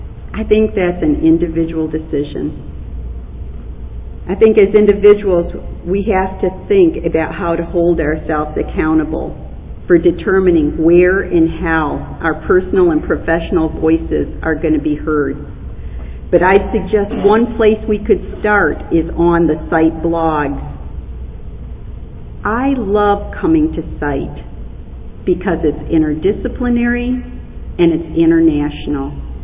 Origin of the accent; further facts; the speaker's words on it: Michigan, United States; The Detroit News, my hometown state newspaper